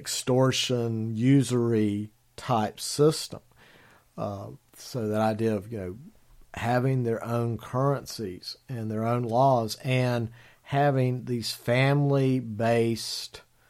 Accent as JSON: {"language": "English", "region": "North Carolina", "country": "United States", "tie": "born or raised there", "said": "the history of my home state of North Carolina, or as I call it, North Kakalaki."}